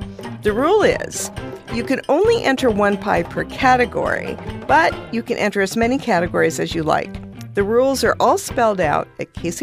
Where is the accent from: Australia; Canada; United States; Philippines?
United States; Los Angeles, California; given that I was born and raised in Los Angeles.